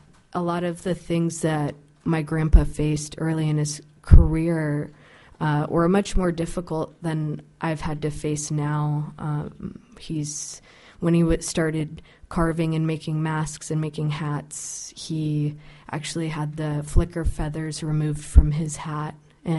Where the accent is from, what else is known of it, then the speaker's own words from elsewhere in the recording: Juneau, Alaska, United States; So a lot of my growing up in Juneau and where I'm at now with my business has really been access to opportunity